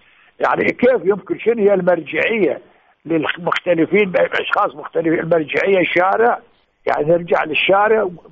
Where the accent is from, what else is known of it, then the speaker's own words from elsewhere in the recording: Iraq; عندنا بالعراق اكو خلط اوراق